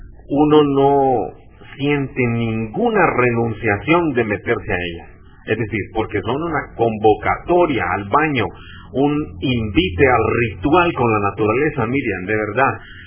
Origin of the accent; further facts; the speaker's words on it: Copán, Honduras; vengo de Copán, donde es el árbol sagrado de los mayas.